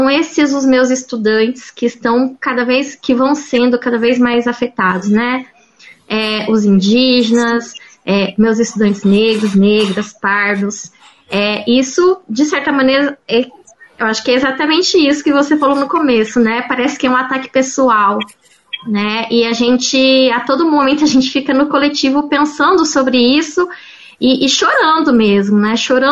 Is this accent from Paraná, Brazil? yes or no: yes; Maringá, Paraná, Brazil; eu sou daqui da região de Maringá